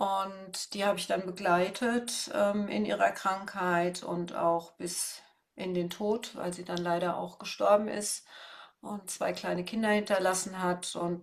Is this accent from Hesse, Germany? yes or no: yes; Darmstadt, Hesse, Germany; Ich komme aus Darmstadt. Das ist in der Nähe von Frankfurt. Ich werde jetzt 65 Jahre alt und bin seit letztem Sommer Oma.